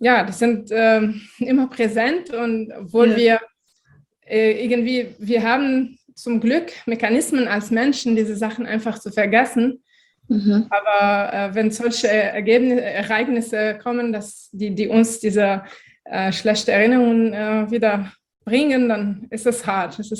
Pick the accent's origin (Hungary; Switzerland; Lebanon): Lebanon; ich gebe meiner Heimat ein bisschen Stimme, weil leider hört man hier nur, wenn was explodiert oder ein Krieg gibt oder die Korrupten im Libanon irgendwas machen.